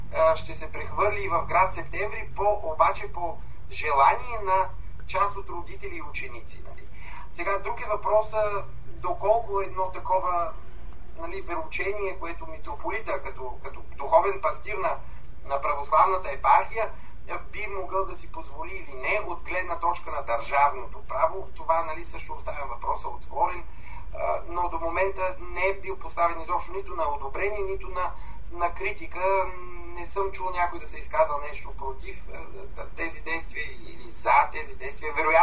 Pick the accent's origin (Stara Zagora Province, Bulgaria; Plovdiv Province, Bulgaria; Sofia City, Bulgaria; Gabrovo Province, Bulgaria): Plovdiv Province, Bulgaria; Plovdiv; по своя инициатива и по инициатива на пловдивския кмет в моя роден град